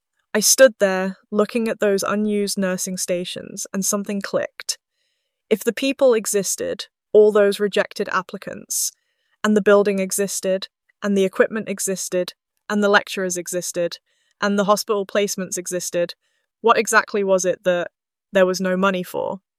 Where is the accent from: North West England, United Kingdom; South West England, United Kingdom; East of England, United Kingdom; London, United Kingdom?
North West England, United Kingdom; Newton-le-Willows; I grew up here in Newton Le Willows, watching my dad transition from the pits to care work when the coal industry collapsed.